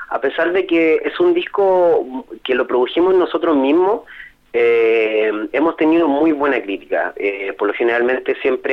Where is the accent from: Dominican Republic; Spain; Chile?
Chile; Santiago, Santiago Metropolitan Region; Sí, somos de Santiago, principalmente, bueno, nosotros ensayamos en Pedro Aguirre Cerda, pero podríamos decir que somos capitalinos.